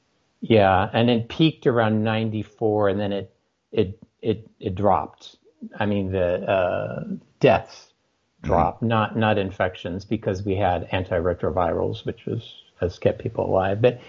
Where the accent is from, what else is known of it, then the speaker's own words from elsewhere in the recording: San Francisco, California, United States; And, you know, I grew up in San Francisco and the Bay Area, fairly liberal.